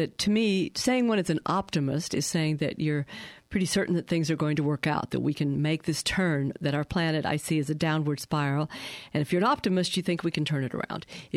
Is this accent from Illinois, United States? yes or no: no; Pendleton, Oregon, United States; born there; I am delighted to be back in my home state. I want to underscore I was actually born in Pendleton.